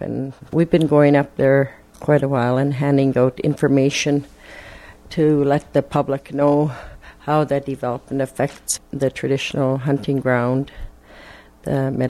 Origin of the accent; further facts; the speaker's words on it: British Columbia, Canada; I'm a Squamish from the Shuswap Nation, and I'm an Esquimalt band member, which is one of the 17 bands in the Shuswap Nation.